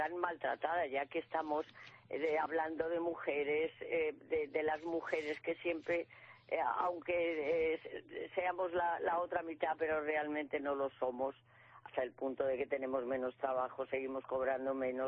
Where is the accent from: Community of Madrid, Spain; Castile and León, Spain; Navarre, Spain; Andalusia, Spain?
Castile and León, Spain; Valladolid; soy de Valladolid, soy castellana